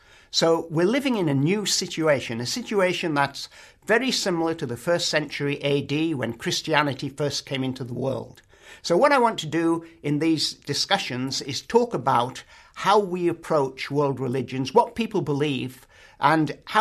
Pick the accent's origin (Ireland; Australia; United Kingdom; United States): United Kingdom; England; As I said, I'm English. You can tell that from my accent.